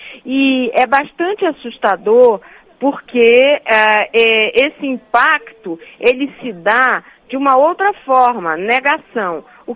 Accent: Amazonas, Brazil; now in Brasília, Brazil; É, só para lhe dizer que eu sou do estado do Amazonas.

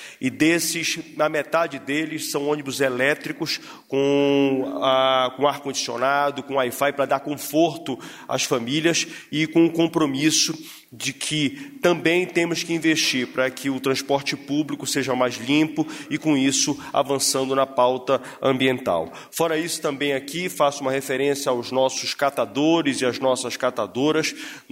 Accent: Belém, Pará, Brazil; a realização da COP30 em Belém, na minha cidade natal

